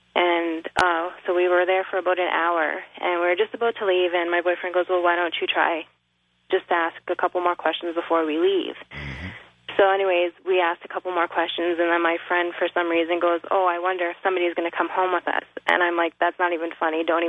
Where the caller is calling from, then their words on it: Niagara Falls, Ontario, Canada; I'm calling from Niagara Falls, Canada.